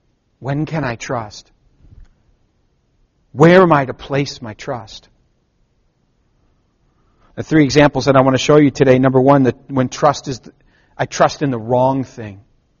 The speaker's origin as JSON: {"language": "English", "country": "United States", "said": "I mean, I am an American."}